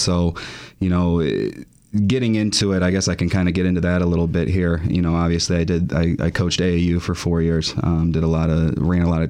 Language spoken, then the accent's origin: English; Indiana, United States; growing up in Indiana, obviously, you know, it's you know, God family basketball.